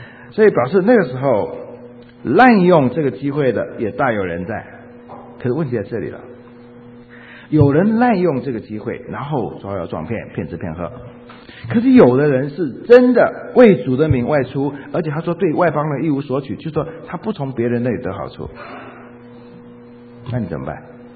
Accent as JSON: {"language": "Chinese", "region": "Shandong", "country": "China", "said": "我们都是山东来的，山东我也山东，哎呀，我们都是乡亲，好吧，就这层关系，都是山东人。"}